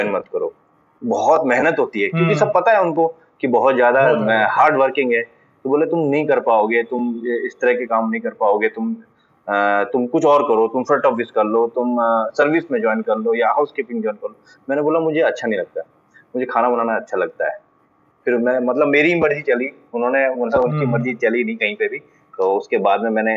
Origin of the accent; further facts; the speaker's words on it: Jaipur, Rajasthan, India; मैं बेसिकली अल्मोड़ा से बिलोंग करता हूँ, और लेकिन मैं जयपुर में ही मेरा जन्म हुआ और यहीं पर मैं पला बड़ा, और मोस्टली मेरी जो स्कूलिंग हुई, एजुकेशन हुई, मेरी यहीं पर हुई है.